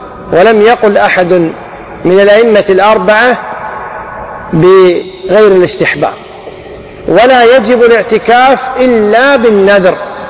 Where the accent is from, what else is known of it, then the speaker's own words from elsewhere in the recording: Kuwait; بعض المدارس عندنا في الكويت ما فيها مسجد